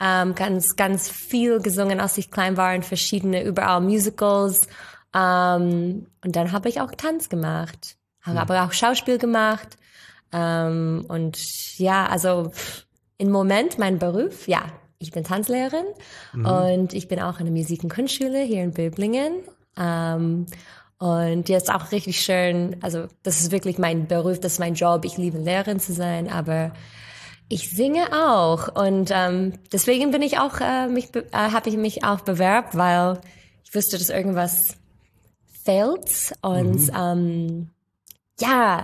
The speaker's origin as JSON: {"language": "German", "country": "United States", "tie": "born or raised there", "second_language": "German", "moved": "yes", "said": "Ich bin erst angekommen mit einem Austauschprogramm und mein Deutsch war wirklich, wirklich nix. Mhm. Und weil ich bin aufgewachsen in den USA und wir hatten immer Englisch geredet zu Hause."}